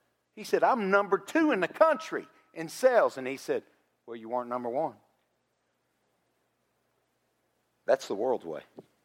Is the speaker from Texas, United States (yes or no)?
yes; Texas, United States; Even worse, I grew up in Texas. We wear jeans and boots, as I see many of you do.